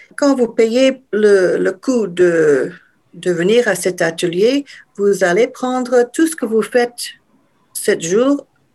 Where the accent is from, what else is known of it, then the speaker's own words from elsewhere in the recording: DR Congo; j'ai grandi en République démocratique du Congo.